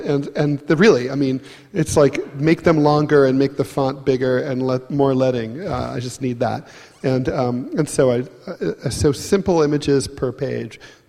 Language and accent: English; New York, United States; I'm a New Yorker, okay?